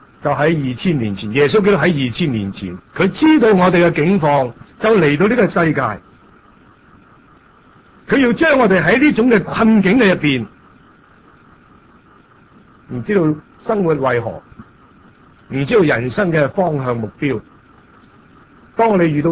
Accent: Hong Kong; also born or lived in Canada; 我哋嗰陣時喺加拿大讀書嘅時候，香港人一嚟咯，即我係香港人

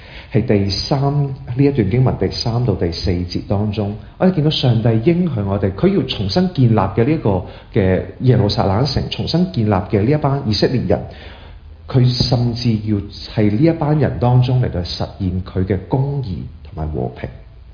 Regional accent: Hong Kong; 就好似嗰時候細個嗰陣時喺香港

